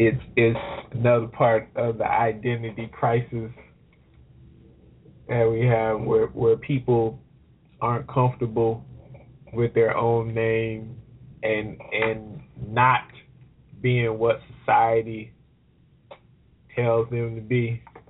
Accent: United States; born there; I was born in the United States, so I'm a U.S. citizen.

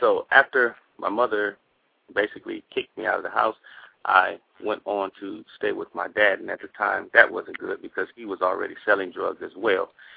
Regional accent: Compton, California, United States; I live in the area of Compton, and I was born and raised in Compton.

